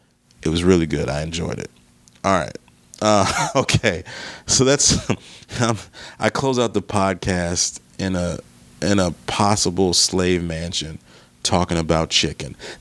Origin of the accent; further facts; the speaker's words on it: Michigan, United States; now in Philadelphia, United States; I'm from Michigan, but I've lived in Philadelphia for the past 2 years or so. We don't have Wegmans in Michigan